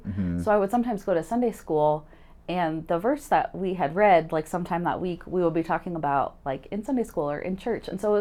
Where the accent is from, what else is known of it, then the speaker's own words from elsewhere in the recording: Des Moines, Iowa, United States; And I'm from Iowa. I'm from the Des Moines area.